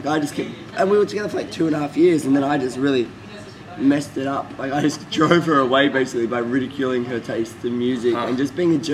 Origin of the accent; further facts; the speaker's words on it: Victoria, Australia; from Melbourne, so it's a bit of a country town. But there's country towns around that that think my hometown is the big city.